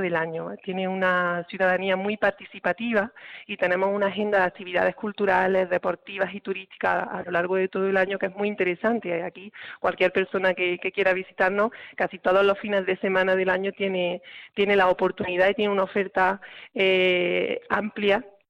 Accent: Andalusia, Spain; como buen pueblo cordobés que somos, tenemos la tradición arraigada

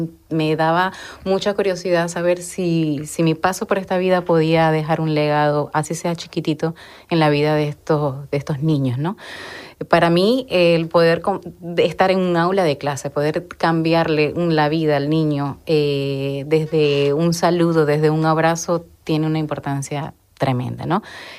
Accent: Venezuela; now in Panama; Salí de Venezuela en el 2015, llego a Panamá y es un país que me abre por primera vez las puertas y es la primera vez que emigro, ¿no?

